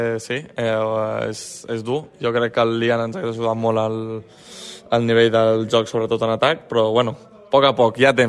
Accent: Sabadell, Catalonia, Spain; som de Sabadell, que som del mateix joc, que vivim al mateix joc

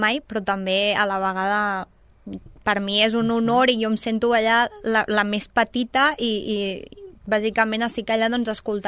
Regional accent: Sabadell, Catalonia, Spain; per mi, que sóc de Sabadell

